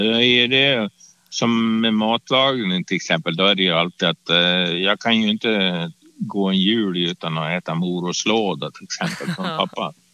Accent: Sweden; born there; Jag är född i Sverige och min pappa, han kom ju till Sverige efter kriget.

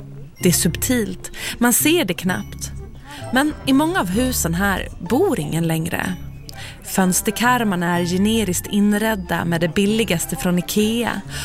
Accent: Gotland, Sweden; Och som gotlänning så växer man ju upp i en kultur där turism är något positivt och en livsnödvändig kraft.

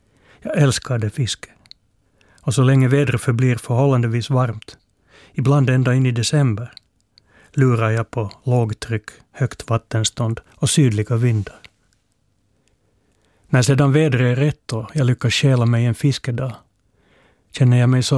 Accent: Finland; accent: Finland-Swedish; och finlandssvensk, som ni kanske hör på min accent.

